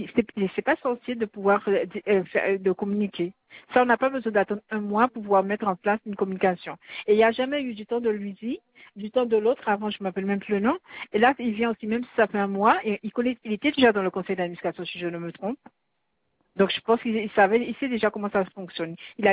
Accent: Guadeloupe, France; Moi, j'ai honte de dire que je suis guadeloupéenne maintenant.

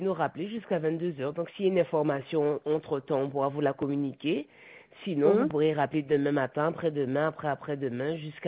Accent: Guadeloupe, France; je suis guadeloupéenne, en pas fonctionnaire, je n'ai pas de citerne, d'accord? Je vis dans un appartement, je suis locataire

